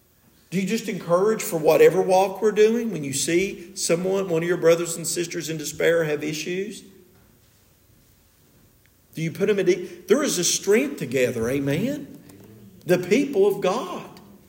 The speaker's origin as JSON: {"language": "English", "region": "West Virginia", "country": "United States", "said": "I was in Maryland one time and I said, well, I'm from West Virginia, not Louisiana."}